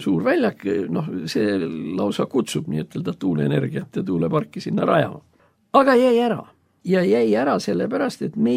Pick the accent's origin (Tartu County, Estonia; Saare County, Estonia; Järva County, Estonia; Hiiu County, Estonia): Saare County, Estonia; Muhu; mina olen muhulane.